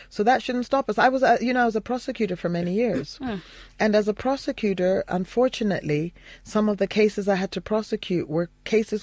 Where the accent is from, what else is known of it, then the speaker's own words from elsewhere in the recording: Canada; also born or lived in United States; I grew up in Canada and I grew up in the United States and I went to high school in the U.S.